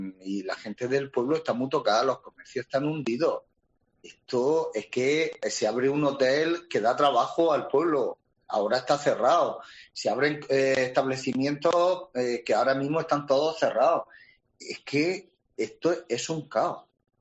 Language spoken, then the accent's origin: Spanish; El Algar, Region of Murcia, Spain; now in Los Alcázares, Spain; Yo no soy de los Alcázares, yo llevo 40 años aquí. Yo soy de un pueblo cercano que se llama El Algar.